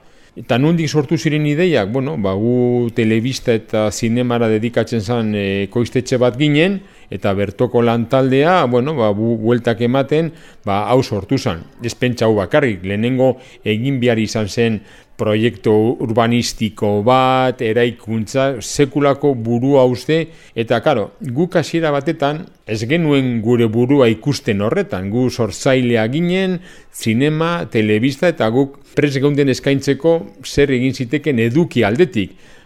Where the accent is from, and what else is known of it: Bilbao, Basque Country, Spain; born there; now in Durango, Spain